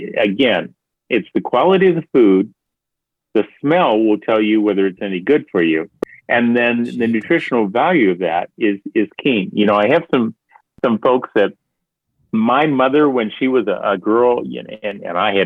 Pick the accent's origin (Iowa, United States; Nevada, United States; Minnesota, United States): Iowa, United States; growing up in Iowa, I know what sweet corn tastes like.